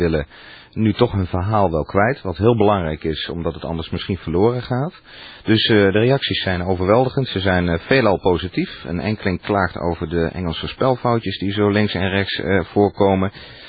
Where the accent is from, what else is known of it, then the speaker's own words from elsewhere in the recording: Oosterbeek, Gelderland, Netherlands; Ik ben opgegroeid in Oosterbeek. Dat is een dorpje vlak naast Arnhem waar zich een groot gedeelte van de gevechten heeft afgespeeld.